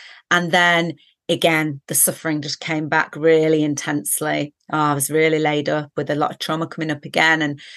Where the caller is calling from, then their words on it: Leeds, Yorkshire and the Humber, United Kingdom; I'm joining from Yorkshire in the UK, a little town called Leeds.